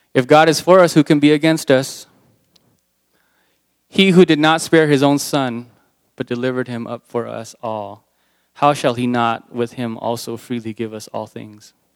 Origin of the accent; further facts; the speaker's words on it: United States; Because that's what you want growing up in America.